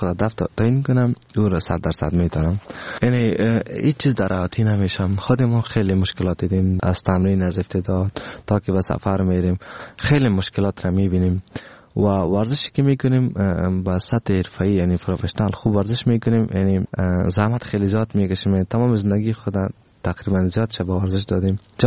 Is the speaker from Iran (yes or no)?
no; Afghanistan; همی گپ ماست برش که ما افغان هستم در مقابلتان شکست نمیخوریم